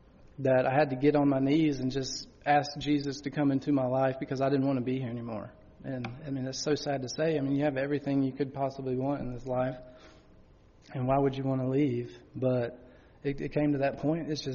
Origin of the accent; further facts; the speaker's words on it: Nashville, Tennessee, United States; I was from Nashville. I was living in Nashville.